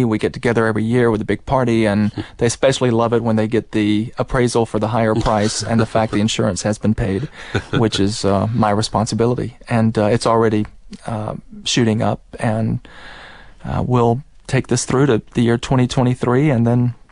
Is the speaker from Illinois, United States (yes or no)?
no; Macon, Georgia, United States; now in New York, United States; I grew up in Macon, and Mercer wants to be put on the map. and I want to see Macon continue to grow, even though I do live in New York.